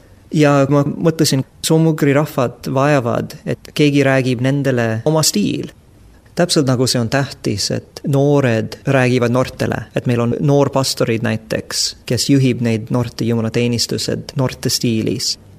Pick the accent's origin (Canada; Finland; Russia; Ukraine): Canada; Estonian is a second language; aga kui ma ütleks, et ma olen Kanadast, see on täiesti igav.